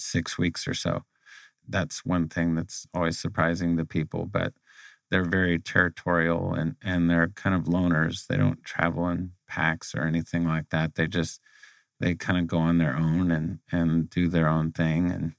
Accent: Arlington, Texas, United States; born there; also born or lived in El Paso; That's part of the story, I guess, is we were in El Paso, Texas. I was born in Arlington, Texas, and my dad worked for IBM.

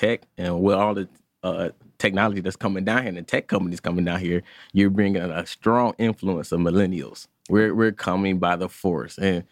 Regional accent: Chicago, Illinois, United States; now in Atlanta, United States; you know, I'm from the Chicago area, so I do a lot of Chicago sports.

